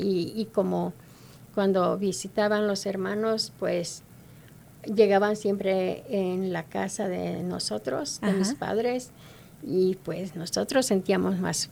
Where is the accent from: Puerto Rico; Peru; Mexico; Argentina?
Mexico; Mexico City; Soy de la Ciudad de México. Ajá. Vengo de un rancho. Ajá. Y de ahí estuve hasta la edad de 14 años.